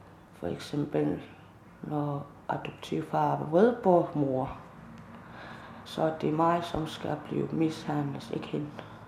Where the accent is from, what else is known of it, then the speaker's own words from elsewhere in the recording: Greenland; Min familie kommer fra Sokotorpen. Ja. Men jeg voksede op i Sød Frederikshåb. Blev adopteret, da jeg var 2 år gammel.